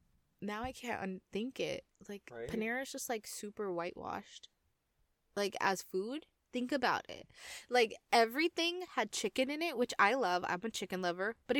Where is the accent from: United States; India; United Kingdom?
India; When you are feeding diverse people, like, you know, your background, Guatemalan. Mm-hmm. I'm Indian. We work with spices.